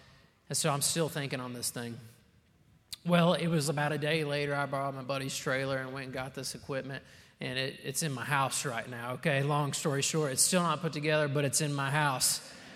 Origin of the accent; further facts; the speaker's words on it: Oklahoma, United States; I moved out here from Oklahoma about 10 years ago